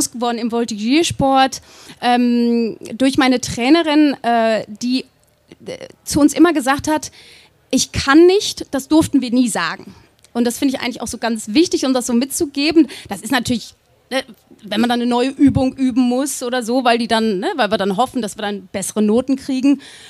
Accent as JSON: {"language": "German", "town": "Erkerode", "region": "Lower Saxony", "country": "Germany", "said": "Ich komme aus einem kleinen Dorf, Erkerode, liegt am Elm. Und das ist in der Nähe von Braunschweig."}